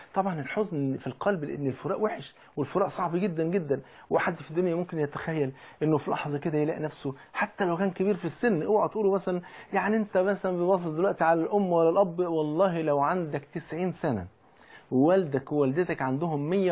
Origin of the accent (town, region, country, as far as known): Egypt